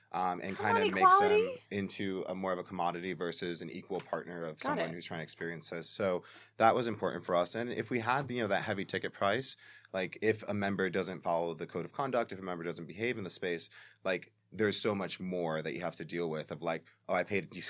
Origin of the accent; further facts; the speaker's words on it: Bronx, New York, United States; Like, I'm Puerto Rican. I'm from the Bronx.